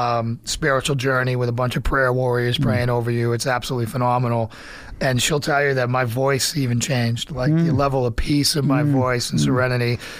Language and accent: English; Boston, Massachusetts, United States; I was raised secular in the Northeast in Boston, where evolution is taught as fact, and anybody who thinks otherwise is crazy.